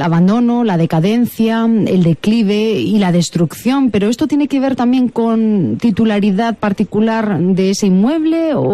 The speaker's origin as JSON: {"language": "Spanish", "town": "Guadalajara", "region": "Castilla-La Mancha", "country": "Spain", "tie": "born or raised there", "said": "Yo creo que para quienes somos de Guadalajara de toda la vida"}